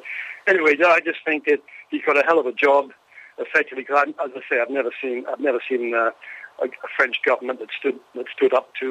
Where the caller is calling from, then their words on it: Islington, London, United Kingdom; from Islington.